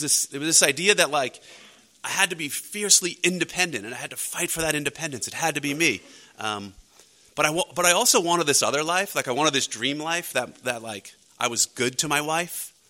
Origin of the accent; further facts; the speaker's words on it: New York, United States; And I grew up in New York, and so things were pretty accessible to us then.